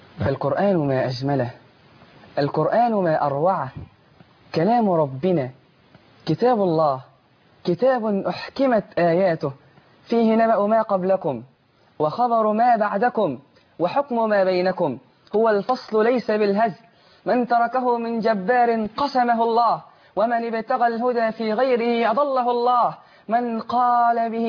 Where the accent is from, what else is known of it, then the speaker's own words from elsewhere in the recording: Mit El Ezz, Egypt; كتاب قريتي ميت العز